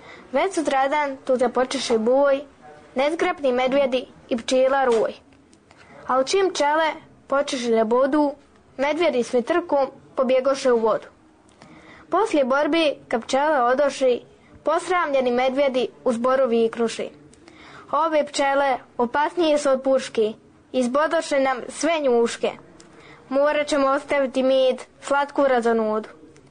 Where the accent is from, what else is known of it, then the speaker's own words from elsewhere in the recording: Republika Srpska, Bosnia & Herzegovina; učenica sam 6. razreda, dolazim iz Ervinte, iz Republike Srpske, imam 12 godina.